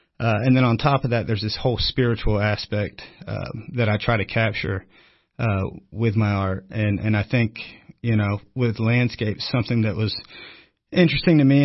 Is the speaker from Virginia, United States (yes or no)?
no; Albany, Kentucky, United States; I grew up in Albany, Kentucky, which is about an hour north of here.